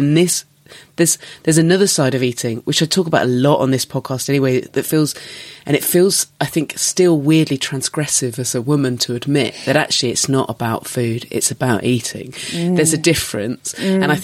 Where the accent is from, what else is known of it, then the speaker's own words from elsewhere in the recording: South West England, United Kingdom; I grew up in Dorset.